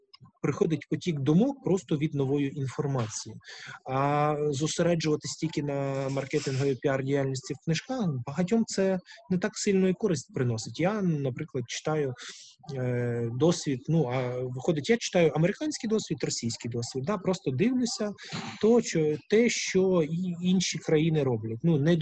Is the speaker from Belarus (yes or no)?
no; Kyiv, Ukraine; я корінний киянин, да, то у мене, ну, на жаль, або так склалося, ну, всі розмовляли російською, всі в оточенні взагалі. Ну, тобто, в Подільському районі, до речі, там, де ваша Могилянка, теж закінчував школу